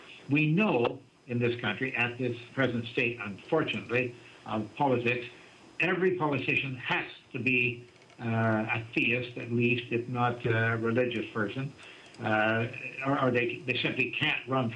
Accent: Canada; now in United States; I found out that my homeland, which is Canada, though I'm an American citizen now for various reasons

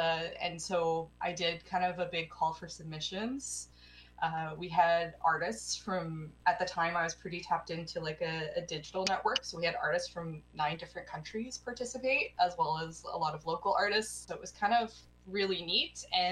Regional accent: Portland, Oregon, United States; I am the executive director of the James Black Gallery. I'm originally from Portland, Oregon. I came up here to go to school for animation in 2011

